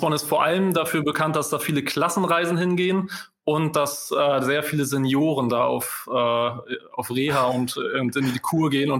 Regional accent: Hamburg, Germany; Als Hamburger natürlich die Reeperbahn

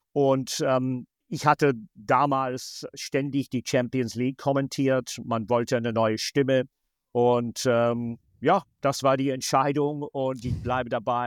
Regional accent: Scotland, United Kingdom; German is a second language; Ich komme aus Schottland, da haben wir

